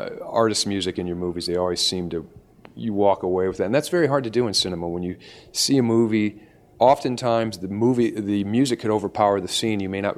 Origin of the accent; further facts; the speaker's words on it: Akron, Ohio, United States; Ray Wise is from my hometown of Akron, Ohio.